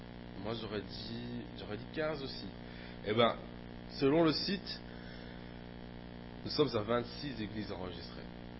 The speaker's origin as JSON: {"language": "French", "town": "Gembloux", "region": "Wallonia", "country": "Belgium", "tie": "born or raised there", "said": "j'ai grandi à Jean-Blou, donc je suis aussi de la province de Namur. Je suis de la province de Namur et j'en suis fier."}